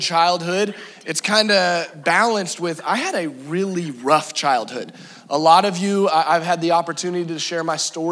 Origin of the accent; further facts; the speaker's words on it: Branson, Missouri, United States; I am from Southwest Missouri, the beautiful town of Branson, Missouri.